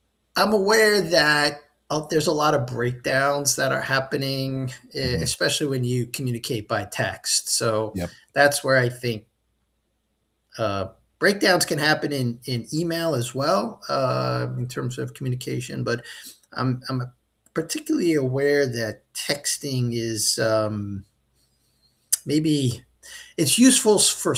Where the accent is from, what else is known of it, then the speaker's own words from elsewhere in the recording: New York City, New York, United States; we didn't communicate that we share a heritage of growing up in New York City.